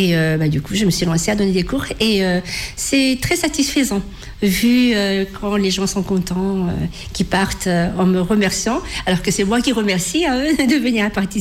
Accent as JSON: {"language": "French", "region": "Tokyo", "country": "Japan", "said": "Je viens de Tokyo, en fait, où il y a beaucoup de restaurants ramen"}